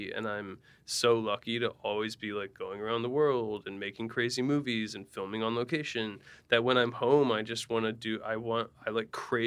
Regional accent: Allentown, Pennsylvania, United States; Allentown, Pennsylvania.

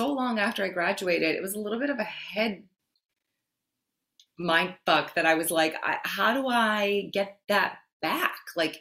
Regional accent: New York City, New York, United States; It was really hard for me because I grew up in New York City.

